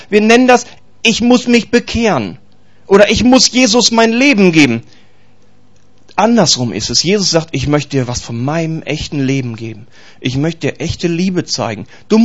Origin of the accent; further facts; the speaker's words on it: Bielefeld, North Rhine-Westphalia, Germany; Ihr bekloppten, ich komme aus Bielefeld, Bielefelder.